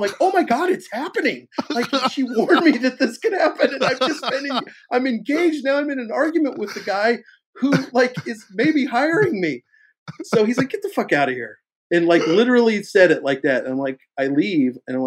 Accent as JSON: {"language": "English", "town": "Kansas City", "country": "United States", "said": "And I said, I'm from Kansas City. It was Kansas City."}